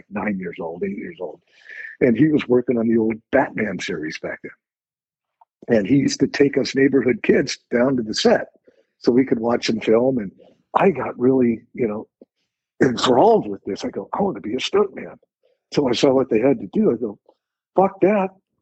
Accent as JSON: {"language": "English", "town": "Woodland Hills", "region": "California", "country": "United States", "tie": "born or raised there", "said": "When I was a kid, okay, we grew up in Woodland Hills."}